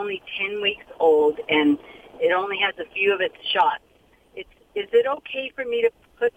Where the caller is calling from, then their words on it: Santa Fe Springs, California, United States; Santa Fe Springs.